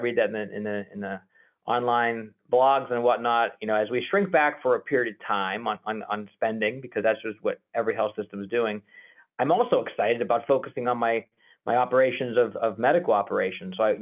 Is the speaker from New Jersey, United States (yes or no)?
no; Youngstown, Ohio, United States; I'm from Youngstown, Ohio, and I still work in Youngstown, Ohio.